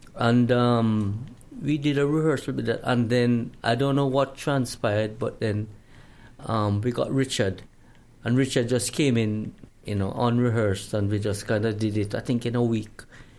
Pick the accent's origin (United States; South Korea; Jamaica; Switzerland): Jamaica; Richard is from Trinidad and I'm from Jamaica, so we have the island thing going.